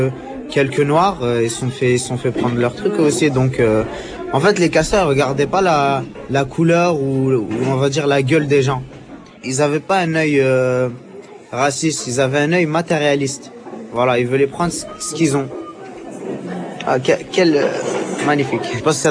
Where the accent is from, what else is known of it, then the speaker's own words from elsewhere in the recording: France; pourtant on est français, on est né en France, et on a grandi en France, on est à l'école en France